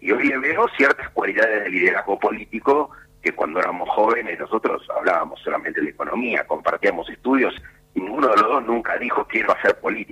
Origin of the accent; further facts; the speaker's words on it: Santos Lugares, Buenos Aires Province, Argentina; Yo nací acá en Castelo, me crié en Santos Lugares y veía un distrito muy parado, muy abandonado.